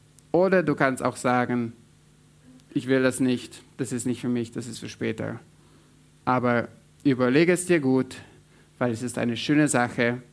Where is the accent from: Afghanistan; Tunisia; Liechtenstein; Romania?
Romania; Ich bin aufgewachsen im Ausland, in Rumänien. Und ihr hört vielleicht, ich habe so einen gewissen Akzent. Und das hatte ich auch dort, weil meine Familie ist, mein Vater ist deutschstämmig und meine Mama Schweizerin. Also ich war auch dort Ausländer